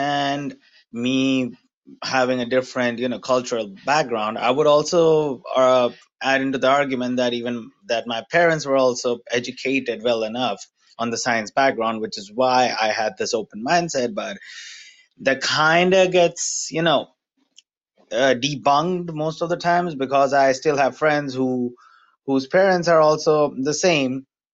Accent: India; and I'm from India as well. And it's a really fun experience, or I would say the opposite of that. Growing up in India

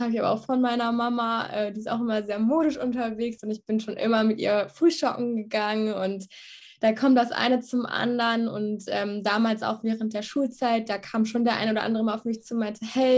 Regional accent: Minden, North Rhine-Westphalia, Germany; born there; now in Hannover, Germany; Ich bin in Minden geboren und bin 23 Jahre alt. Dann bin ich vor ein paar Jahren nach Hannover gezogen, um dort Wirtschaftswissenschaften zu studieren

